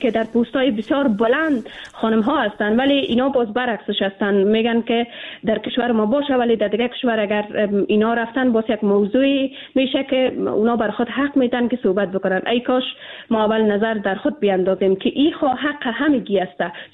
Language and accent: Persian; Afghanistan; ما به عنوان یک افغان